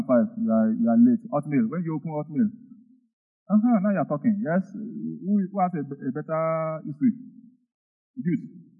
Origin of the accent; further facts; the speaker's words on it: Jamaica; Sorry, I'm from Jamaica.